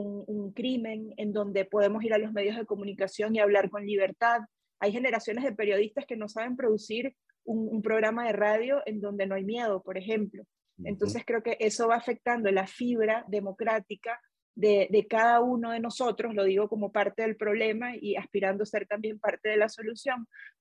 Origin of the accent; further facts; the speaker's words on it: Venezuela; para nosotros como venezolanos era muy difícil comprender cuál era esta dinámica autodestructiva